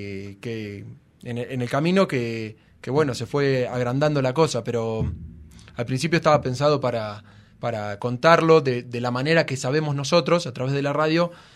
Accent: Argentina; de Argentina, y estoy viajando

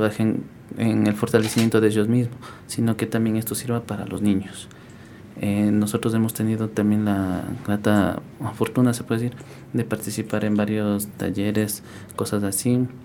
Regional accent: Cotacachi, Imbabura, Ecuador; le voy a contar un poco de las experiencias de donde yo vengo. Uh-huh. Por ejemplo, en Cotacachi

